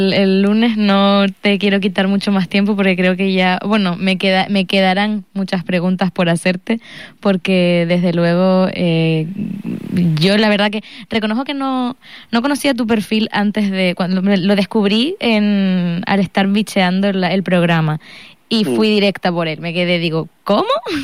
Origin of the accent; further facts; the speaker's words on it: Canary Islands, Spain; yo soy majorera, soy de aquí, y bueno, todas las islas son preciosas